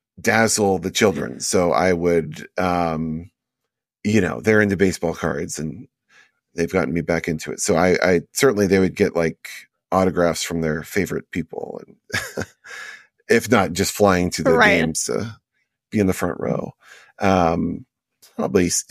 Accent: Houston, Texas, United States; also born or lived in Las Vegas; I grew up in Houston, but a lot of my time was spent in Vegas. My grandparents lived with us in Houston

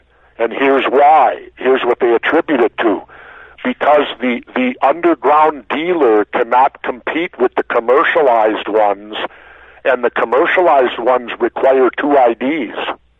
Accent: Minneapolis, Minnesota, United States; Hey, when I grew up in South Minneapolis, my mom, who was a nurse, every summer we had a garden right in the heart of the city

